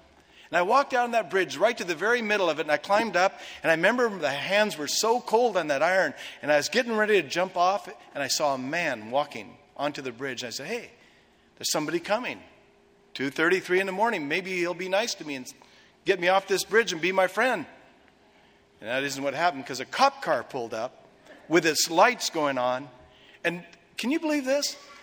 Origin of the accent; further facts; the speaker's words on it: Portland, Oregon, United States; I was from Portland, Oregon, and rain was our middle name. I've got webbed feet like every duck from Oregon.